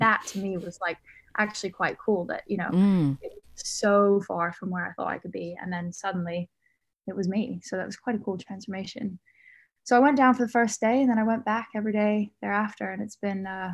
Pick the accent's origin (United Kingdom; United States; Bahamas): Bahamas; I'm from the Bahamas. So I grew up, I grew up in the tropics and the sunshine. My parents are both British, but they moved there ages ago, and I was born there and raised there, so it's not a bad place to be from.